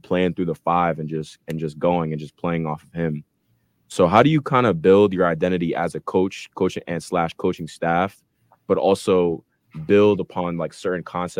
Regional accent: New Hampshire, United States; like I said, I'm from New Hampshire, so I'm like a New England kid.

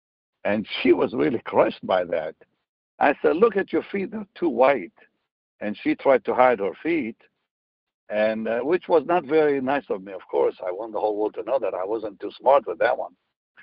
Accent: Israel; Well, you know, I mean, I'm from Israel.

